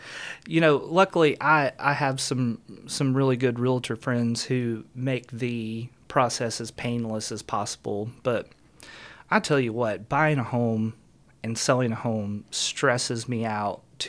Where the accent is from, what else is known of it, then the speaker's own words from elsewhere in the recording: Tennessee, United States; I'm from Tennessee